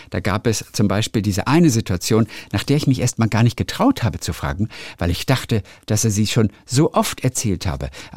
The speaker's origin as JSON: {"language": "German", "region": "Northern Germany", "country": "Germany", "said": "obwohl ich ja auch ein Kind des Nordens bin"}